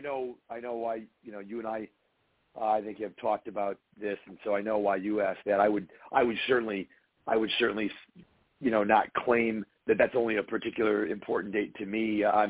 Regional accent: North Tonawanda, New York, United States; Previously, I was the mayor of the city of North Tonawanda, my hometown, for 5 years.

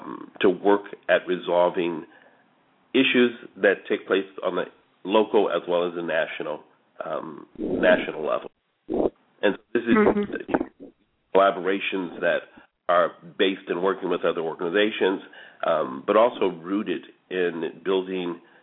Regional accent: San Francisco, California, United States; I grew up here in San Francisco. My earliest memories are of Hunters Point.

